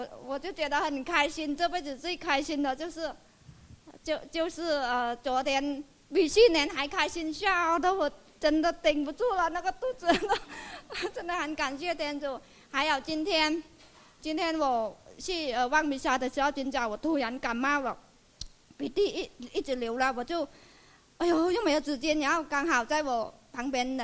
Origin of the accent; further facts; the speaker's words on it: Longzhou, Guangxi, China; 我是来自龙州的